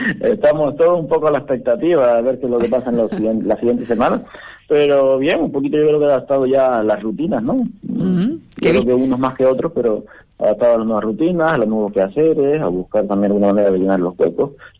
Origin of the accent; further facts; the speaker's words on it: Canary Islands, Spain; a los que somos de Fuerteventura y lo vemos, pues, a diario